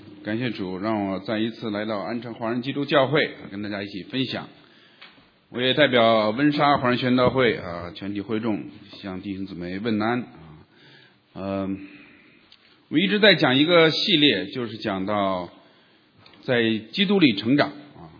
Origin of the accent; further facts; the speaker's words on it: China; born there; 我们出生在中国过去这个接生婆小孩一出生他就攥着他的腿